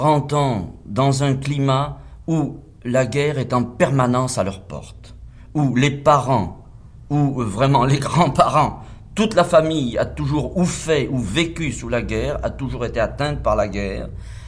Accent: Paris, Île-de-France, France; born there; Je suis né à Paris, j'ai vécu à Paris jusqu'à l'âge de 6 ans. Mais d'Auteuil, où j'habitais, paraît-il, avec mes parents, eh bien, je ne me souviens de rien.

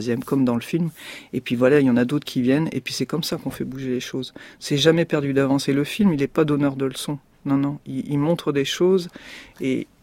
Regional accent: Roubaix, Hauts-de-France, France; moi je suis de Roubaix, mais là-bas c'est pareil

